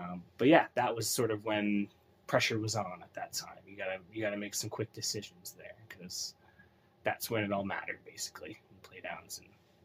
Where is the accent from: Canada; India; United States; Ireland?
Canada; Welland, Ontario; I'm from Welland, Ontario. I'm born January 5th, 2000.